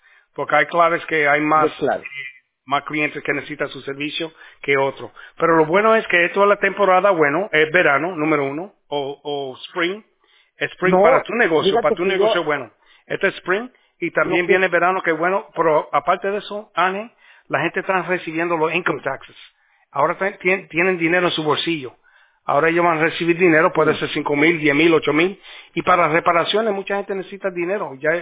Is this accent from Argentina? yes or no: no; Puerto Rico; Sí, boricua, ¿cómo tú sabes?